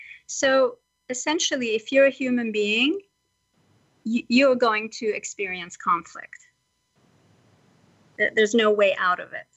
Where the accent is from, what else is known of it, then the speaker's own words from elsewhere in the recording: Iran; because I was born and raised in Iran